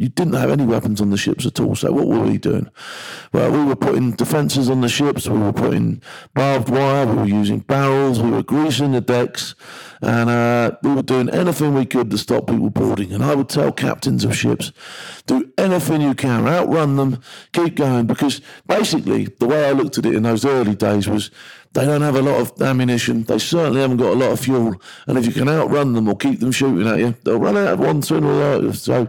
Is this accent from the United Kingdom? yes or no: yes; United Kingdom; being unarmed as a British person is nothing unusual to me.